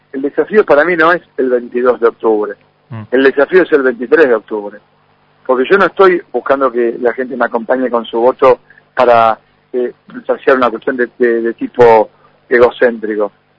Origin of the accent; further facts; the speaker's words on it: Santa Fe, Argentina; born there; Yo nací en Santa Fe